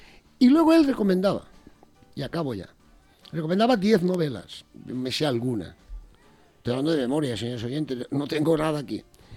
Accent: Valencia, Valencian Community, Spain; en Valencia tenemos unos escritores que yo siempre defiendo mi ciudad, mi tierra, mis escritores

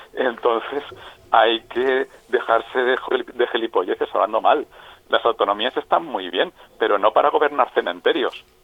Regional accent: Catarroja, Valencian Community, Spain; por rescatar personas desde el Port de Catarroja, que somos gente de la Albufera.

